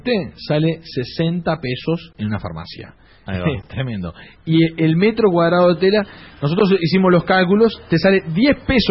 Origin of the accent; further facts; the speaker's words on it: Salto, Uruguay; Yo soy salteño, mi familia es salteña, y nos queda mucho más fácil hacernos fuerte acá.